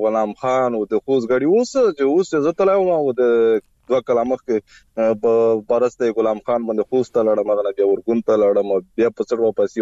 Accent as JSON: {"language": "Pashto", "region": "Khyber Pakhtunkhwa", "country": "Pakistan", "lives_now": "Bannu, Pakistan", "said": "زه خو خپل د شمالي وزیرستان شوې تحصیل سره تعلق لرم بل حال بنو کې اوسېږم"}